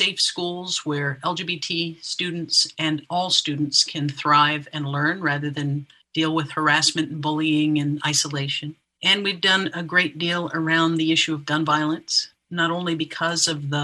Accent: Florida, United States; I remember being a kid growing up in Florida and the level of isolation that you can feel.

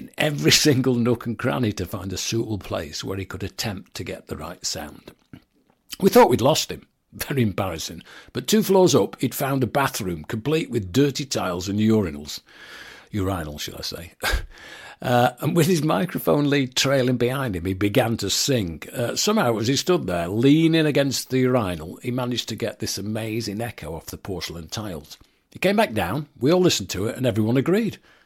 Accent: Manchester, North West England, United Kingdom; especially those people at Granada TV in my hometown then of Manchester, UK.

